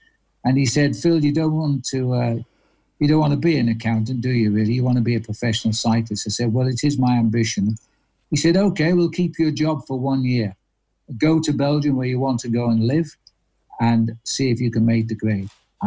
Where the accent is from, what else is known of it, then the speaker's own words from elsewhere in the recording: Wirral, North West England, United Kingdom; now in Hertfordshire, United Kingdom; I'm from the Wirral, which is really Liverpool, and very proud of the fact, and it's probably the only place I would go back and live. Obviously, I'm local to you now, Phil. I've lived down in Hertfordshire for, oh gosh, since 1967.